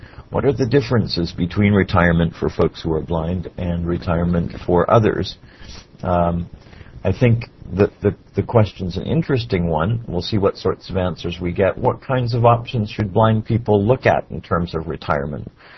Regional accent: Miami, Florida, United States; Good evening … from Miami, Florida, and welcome to Tuesday Topics.

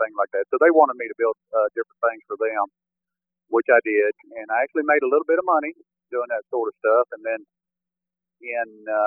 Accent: Texas, United States; especially the house that I grew up in West Texas.

